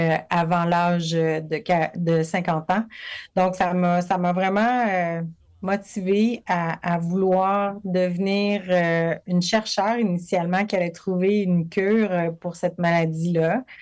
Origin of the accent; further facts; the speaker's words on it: Jonquière, Quebec, Canada; je suis originaire de Jonquière, au Saguenay-Lac-Saint-Jean. J'ai été élevée pas mal entre le Saguenay puis le Lac-Saint-Jean, près de l'Adoré. Je me suis dirigée vers Québec à mes 17 ans